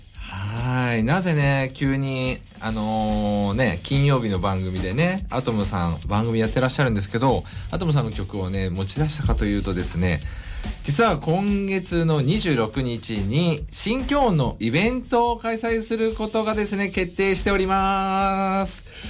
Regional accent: Kawasaki, Kanagawa, Japan; 地元川崎を、ね、盛り上げようというところで

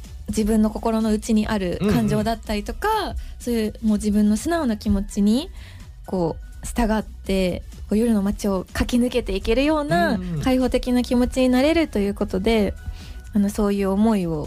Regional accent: Shizuoka, Japan; now in Tokyo, Japan; なんかこう私静岡出身なんですけれども、こう東京に出てきてすごくこう人に揉まれるというか

